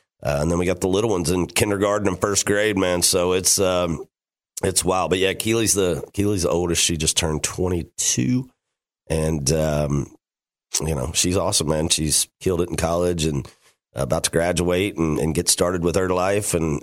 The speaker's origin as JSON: {"language": "English", "town": "Macon", "region": "Georgia", "country": "United States", "tie": "born or raised there", "said": "And I remember he played in Macon, Georgia, my hometown, at the Cherry Blossom Street Festival."}